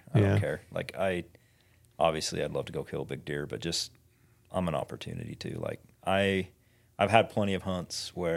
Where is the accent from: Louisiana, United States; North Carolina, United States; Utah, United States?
Utah, United States; Growing up in Utah and being around a lot of people that have hunted their whole lives, most people in Utah have never killed a whitetail.